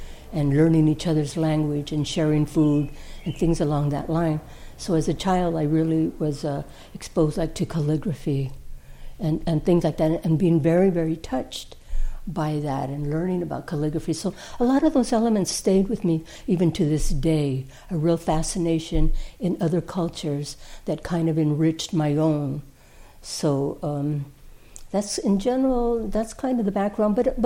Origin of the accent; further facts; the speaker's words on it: United States; in the small little farming town out there, I was born and raised in Chinatown. It was the founded by Chinese before the around the turn of the century.